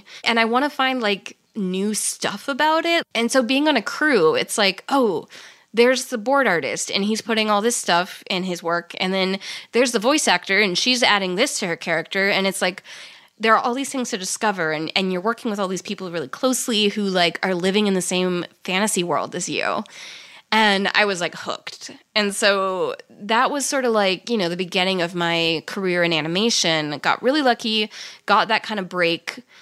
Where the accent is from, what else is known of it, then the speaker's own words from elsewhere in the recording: South Carolina, United States; So I started out, I grew up in South Carolina. There's not a huge art scene there